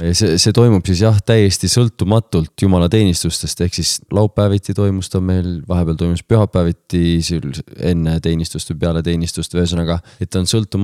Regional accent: Viljandi, Viljandi County, Estonia; mina olen pärit Viljandist

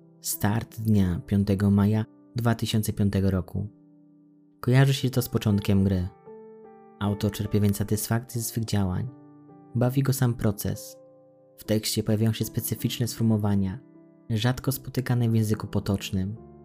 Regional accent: Warsaw, Masovian Voivodeship, Poland; Ja sam, będąc warszawiakiem, wnukiem warszawiaka, czułem sztuczność w tym sformułowaniu.

